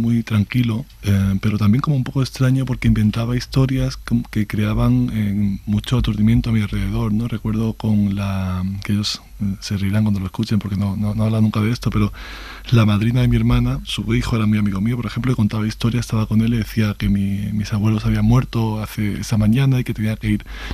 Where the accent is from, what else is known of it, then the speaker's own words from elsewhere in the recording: Estepona, Andalusia, Spain; Bueno, yo nací en Estepona. Crecí allí. Ahora he vuelto en los últimos años a Estepona.